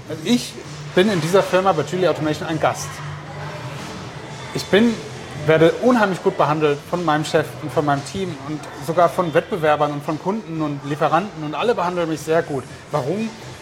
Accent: Germany; Ich finde, dass wir als Deutsche dieses Streben nach Harmonie auch brauchen.

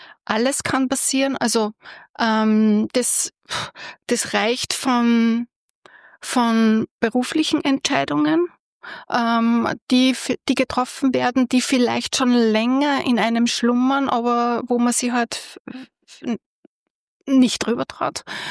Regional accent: Aschach an der Donau, Upper Austria, Austria; Ich bin an der Donau aufgewachsen, in Aschach an der Donau.

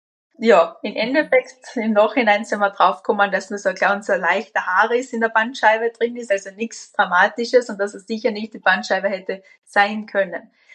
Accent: Cologne, North Rhine-Westphalia, Germany; weil ich bin ja Kölnerin nämlich auch.

